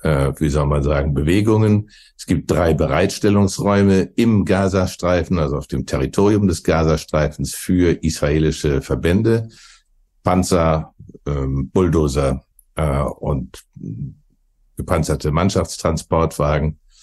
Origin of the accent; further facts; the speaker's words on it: Bremen, Germany; der auch in meiner Heimatstadt Bremen unterwegs war